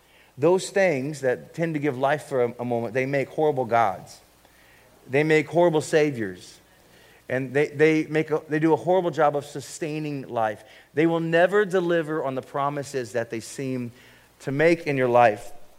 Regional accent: Ohio, United States; now in California, United States; I just got back from Ohio because I was born and raised in Ohio, and Ohio, it just is always raining.

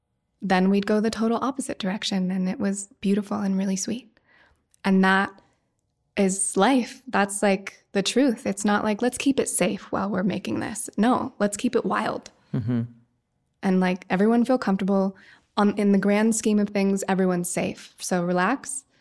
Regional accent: Woody Creek, Colorado, United States; I grew up in Woody Creek, right near Hunter.

